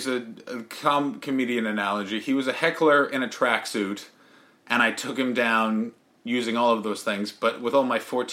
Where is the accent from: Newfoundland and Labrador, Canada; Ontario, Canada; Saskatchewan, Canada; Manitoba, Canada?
Ontario, Canada; Ottawa; I grew up in Ottawa, and Ottawa's a crazy weird town because Canada doesn't have a class system.